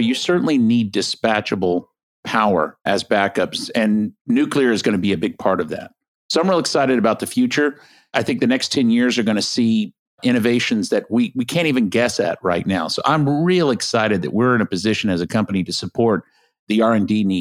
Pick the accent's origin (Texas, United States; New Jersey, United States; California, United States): Texas, United States; also born or lived in Canada; Because I'm from Texas.